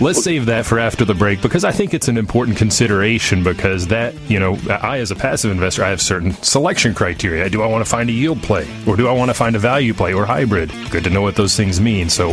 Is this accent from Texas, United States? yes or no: yes; Dallas-Fort Worth, Texas, United States; I'm from Dallas-Fort Worth, normally broadcast from Dallas-Fort Worth, coming to you today from Gatlinburg, Tennessee, in the RV bunker.